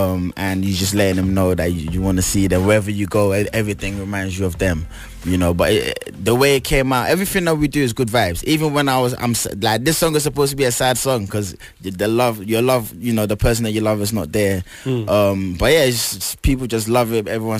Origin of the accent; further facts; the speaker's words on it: London, United Kingdom; born there; I was born in London.